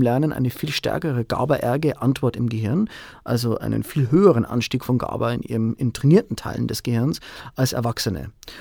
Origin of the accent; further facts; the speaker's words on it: Bavaria, Germany; Also ich komme ursprünglich aus der Oberpfalz, meine Familie lebt hier